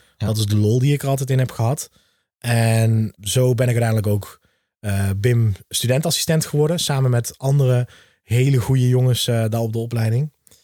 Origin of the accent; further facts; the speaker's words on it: Maastricht, Limburg, Netherlands; geboren en getogen in Maastricht, 28 jaar.